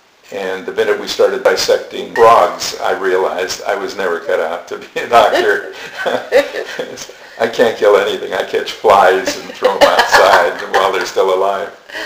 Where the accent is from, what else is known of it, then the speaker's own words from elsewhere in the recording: Los Angeles, California, United States; When I grew up in Los Angeles, I had no intention of being in show business.